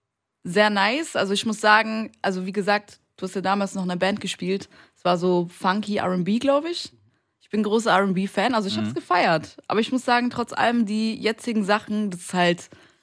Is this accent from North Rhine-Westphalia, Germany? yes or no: no; Ansbach, Bavaria, Germany; Eine Kleinstadt, Ansbach heißt es.